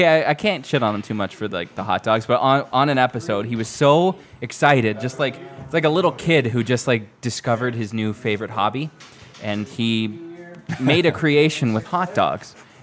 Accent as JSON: {"language": "English", "town": "Mount Pleasant", "country": "United States", "tie": "born or raised there", "said": "I grew up in Mount Pleasant, so I went to school in Mount Pleasant, and they didn't quite have running water or electricity yet"}